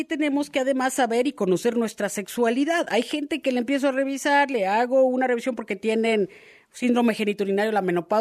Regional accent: Mexico; Acuérdense cómo somos las mexicanas.

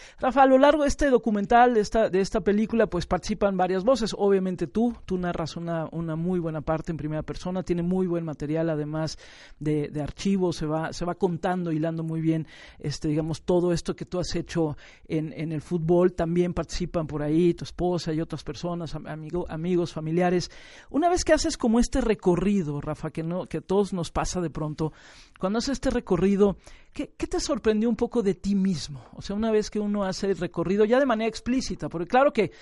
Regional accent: Zamora, Michoacán, Mexico; born there; moved away; yo nací en donde nací, en Zamora, Michoacán, ahí estaba, pero pues un día me tengo que ir también de casa

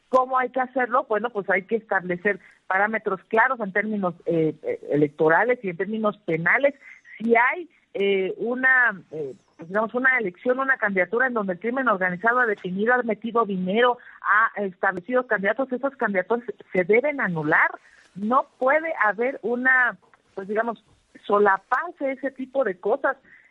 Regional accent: Mexico; Claramente hay una obligación de nuestra parte como mexicanos de ver lo que pasa en otras naciones

